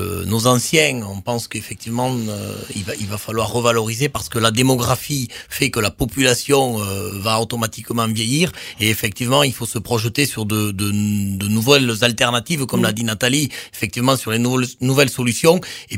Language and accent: French; Marcillac-Vallon, Occitanie, France; also born or lived in Novial; je suis né à Novial, hein, donc j'ai grandi, j'ai été scolarisé à Marciac-Vallon